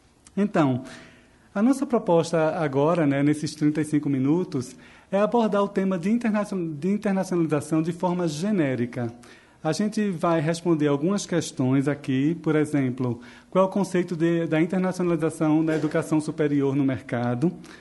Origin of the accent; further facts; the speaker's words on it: Pernambuco, Brazil; accent: Pernambuco; o sotaque, nosso escritório é em São Paulo, mas o meu sotaque é importado, é de Pernambuco.